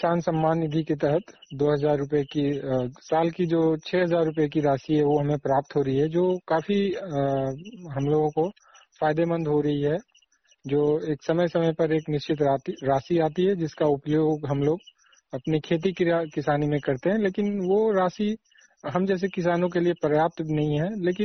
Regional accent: Vishnugarh, Jharkhand, India; और बिष्णुगढ़ प्रखंड के गैड़ा पंचायत का रहने वाला हूँ।

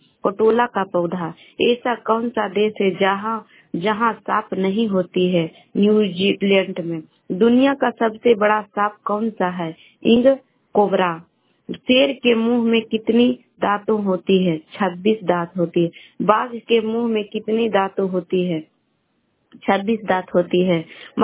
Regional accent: Bihar, India; मैं गोवा से शेखपुरा से बोल रही हूँ, पटना जिला के रहने वाले हूँ।

